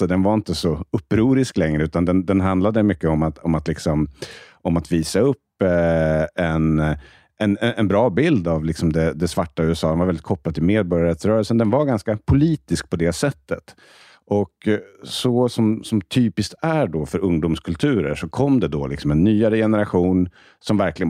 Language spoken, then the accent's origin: Swedish; Uppsala, Uppsala County, Sweden; Utanför Uppsala. Jag är uppväxt i Uppsala. En känd reggae-stad.